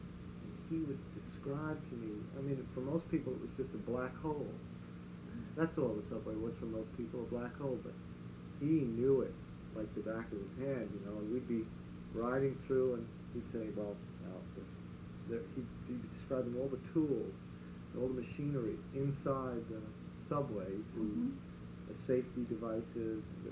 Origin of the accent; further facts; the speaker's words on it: New York City, New York, United States; I didn't get a car until I was raised in New York.